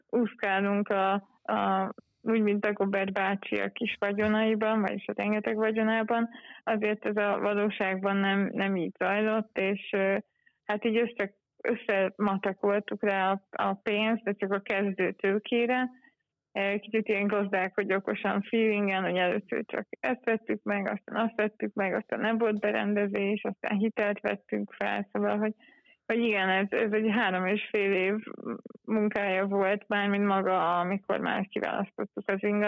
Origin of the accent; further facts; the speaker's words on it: Budapest, Hungary; born there; én Budapesten születtem a 18. kerületbe, és az is volt az én szívem csücske, és azt gondoltam, hogy na, én Budapestet sose hagyom